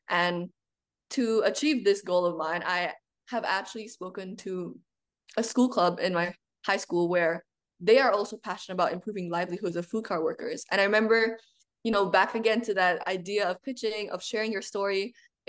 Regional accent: Jakarta, Indonesia; English is a second language; my connection with my community, my hometown, and the street food culture of Jakarta, Indonesia.

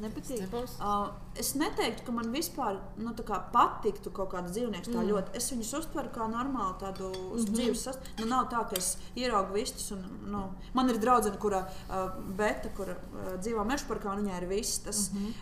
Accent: Zvejniekciems, Saulkrasti Municipality, Latvia; Es esmu no Zvejniekciem. Es autrus tur lauku teritoriju Zvejniekciem. Bet man lauku, daudz lauku.

